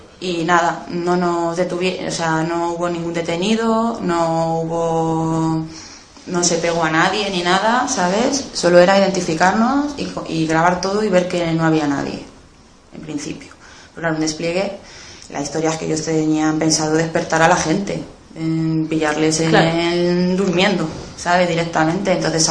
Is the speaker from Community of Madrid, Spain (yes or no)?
yes; Alcorcón, Community of Madrid, Spain; Somos, exacto, de Alcorcón y claro que apoyamos la huelga